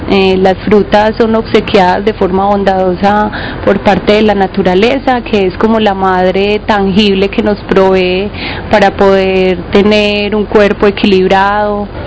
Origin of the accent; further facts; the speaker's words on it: Caicedonia, Valle del Cauca, Colombia; Yo soy paisa, pero una paisa montañera, no de Medellín, sino de las entrañas del Eje Cafetero, criada en una vereda que se llama Bosque Alto y en un pueblo que se llama también Caicedonia Valle, norte del Valle. Tengo 29 años